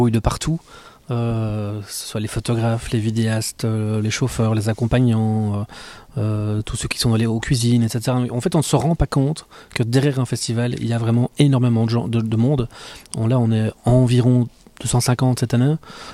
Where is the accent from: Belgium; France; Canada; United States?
Belgium; Liège, Wallonia; moi je suis un liégeois, donc je suis amoureux de ma ville, j'ai tourné tous mes courts-métrages ici